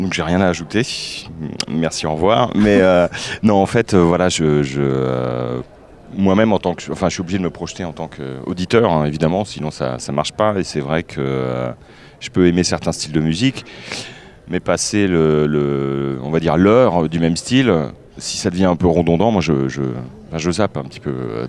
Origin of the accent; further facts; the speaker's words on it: Centre-Val de Loire, France; j'ai grandi dans l'Eure-et-Loire, donc une région assez pauvre culturellement